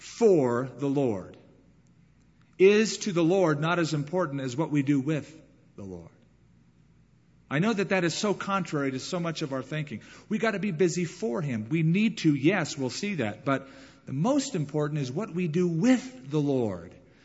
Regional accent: United States; Those of us here can relate because we live in America. And as an American, we are used to schedules, daytimers, faxes, fast-paced living.

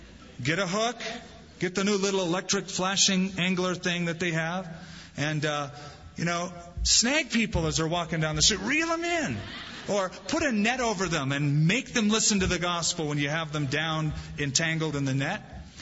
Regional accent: California, United States; I'm from California, and whenever people from the Midwest would come and cook, it's like, oh, man, put something in this.

